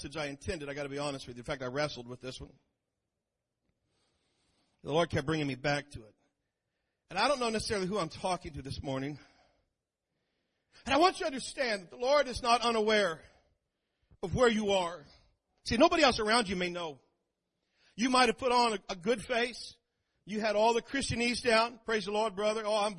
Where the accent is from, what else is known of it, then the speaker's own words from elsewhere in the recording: Kansas City, Missouri, United States; It's just, I was born and raised in Kansas City. It's just who I am.